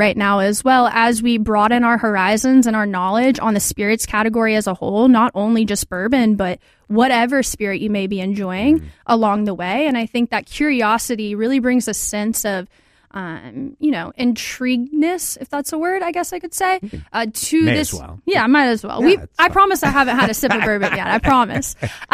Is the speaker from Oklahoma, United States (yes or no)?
no; Tennessee, United States; Growing up in Tennessee, I spent summers in Kentucky